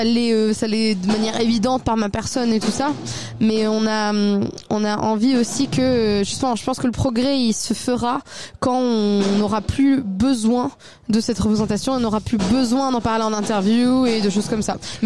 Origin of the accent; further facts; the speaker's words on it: Chaulieu, Normandy, France; also born or lived in Vire; Alors je suis née à Vire, mais j'ai grandi et je vis à Chaulieu. Et ça c'est une commune, toute petite commune, qui est dans la Manche, mais juste à côté du Calvados.